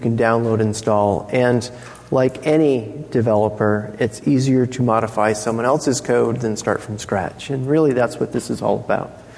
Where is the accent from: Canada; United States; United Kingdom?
United States; Olympia, Washington; I'm from Olympia, Washington. Jeff is in Redlands, California.